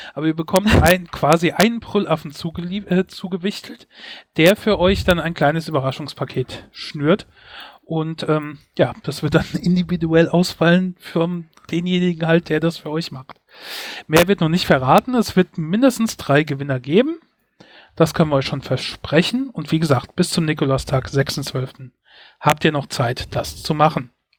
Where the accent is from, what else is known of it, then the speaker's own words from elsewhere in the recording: Mainz, Rhineland-Palatinate, Germany; meine Heimatstadt Mainz ist so knapp 100 Quadratkilometer groß.